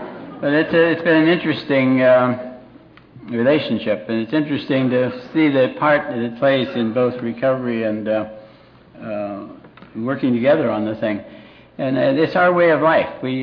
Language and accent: English; Alliance, Ohio, United States; also born or lived in Canton; I was born in Canton, Ohio. And grew up in, when I was 4 years old, my father, without even asking my opinion, gave up his job as a druggist in Canton, Ohio, and he bought a house drugstore combination in Alliance, Ohio.